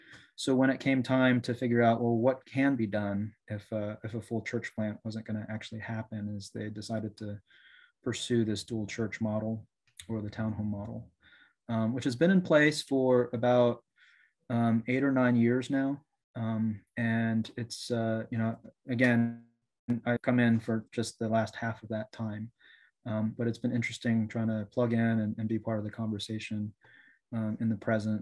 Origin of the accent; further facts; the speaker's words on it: Atlanta, Georgia, United States; So I am a Korean … not a Chinese … growing up in Atlanta, went to Korean churches, went away for college, went away for seminary, came back